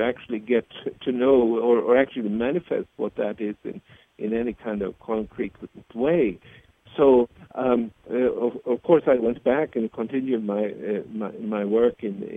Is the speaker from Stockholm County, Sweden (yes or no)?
yes; Stockholm, Stockholm County, Sweden; Well, I was born and raised in Stockholm in Sweden